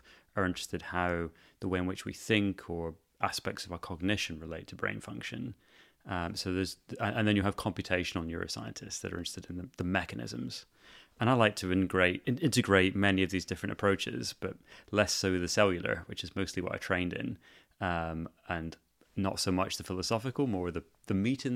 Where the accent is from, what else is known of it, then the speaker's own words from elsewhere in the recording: Edinburgh, Scotland, United Kingdom; This is where I grew up in Edinburgh.